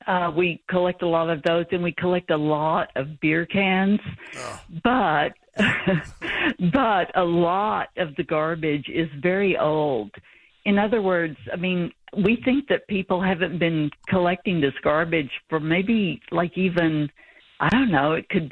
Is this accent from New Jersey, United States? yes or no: no; Texas, United States; also born or lived in Kansas / Toronto / Albany; now in Cape Cod, United States; It's from a lot of different places. I grew up in Texas, ended up living in Kansas, Toronto, Albany, all sorts of places, and ended up on the Cape, which I love.